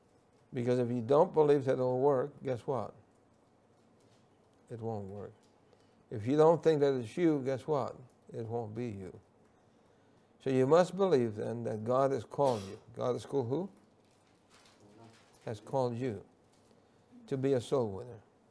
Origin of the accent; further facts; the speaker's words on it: New York City, New York, United States; The challenge that I had was I grew up in New York City, And in those days in New York City, there was a lot of racism. It was racism against Puerto Ricans, and I happened to be born a Puerto Rican.